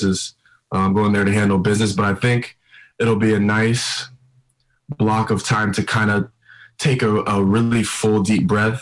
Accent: Finland; first language Swedish; English is a second language; actually from a part of Finland where they speak Swedish, minority. I don't know the exact percentage, but my first language was actually Swedish. When I was a kid, my first couple words were Swedish

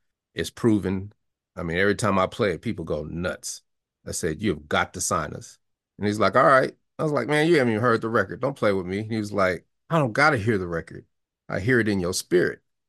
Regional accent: Denver, Colorado, United States; I grew up in Denver.

